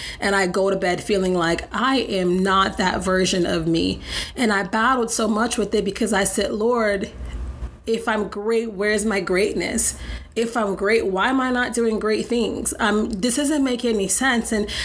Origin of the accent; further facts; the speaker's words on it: Michigan, United States; also born or lived in Maryland; now in Atlanta, United States; I grew up in Michigan, lived the majority of my life in Maryland, and recently moved to Atlanta to pursue this new journey of motherhood on my own.